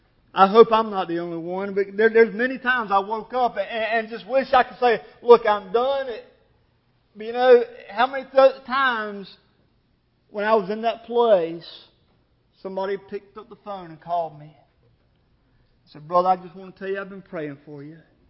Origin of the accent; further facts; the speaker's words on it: Virginia, United States; There's times that I know there's a little lady in the church that I grew up in there in Virginia.